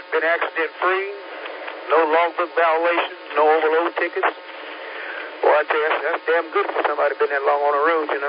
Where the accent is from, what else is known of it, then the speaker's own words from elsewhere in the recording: Statesville, North Carolina, United States; moved away as an adult; also born or lived in Cleveland, Ohio; I'm originally from Statesville, North Carolina. I left the farm life, followed my cousins to Ohio.